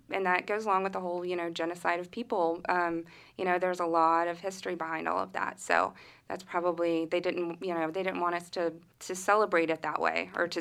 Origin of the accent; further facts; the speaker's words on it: Seminole, Oklahoma, United States; Growing up in Seminole, you know, there is a big Native American population.